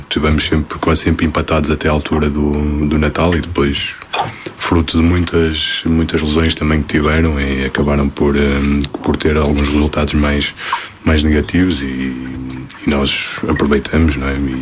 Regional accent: Portugal; Nós, como somos portugueses, ficamos sempre muito felizes de ver os nossos portugueses

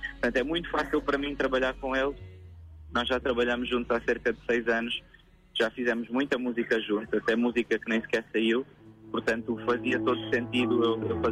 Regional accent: Saint-Maur-des-Fossés, Île-de-France, France; esse sítio onde eu cresci, sobretudo Saint-Maur e La Varenne

